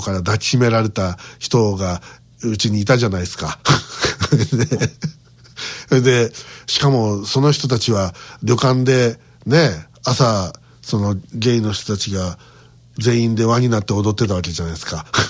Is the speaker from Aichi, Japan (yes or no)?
no; Yamanashi, Japan; born there; 山梨県生まれとか書かれてさ